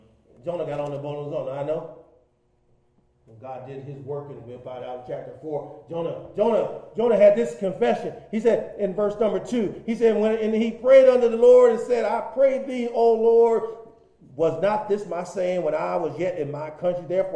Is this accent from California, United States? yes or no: no; Youngstown, Ohio, United States; Okay, so where are you from? Youngstown.